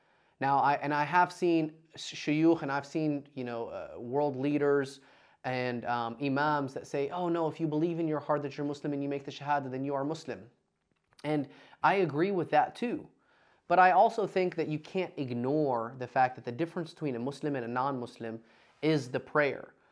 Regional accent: Dalton, Georgia, United States; We grew up in Dalton, Georgia, and there was this Ben Kiker's United Karate Studios in Dalton, Georgia.

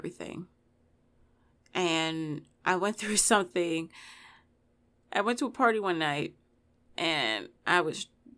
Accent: Baltimore, Maryland, United States; accent: Baltimore; I make sure in the podcast episodes that I try not to have like a Baltimore accent, but it's there, but I try to cover it up.

